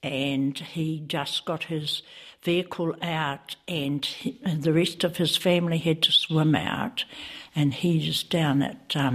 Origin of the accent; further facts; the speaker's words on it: Hawke's Bay, New Zealand; from Hawke's Bay, and I've come down because we were flooded out at home.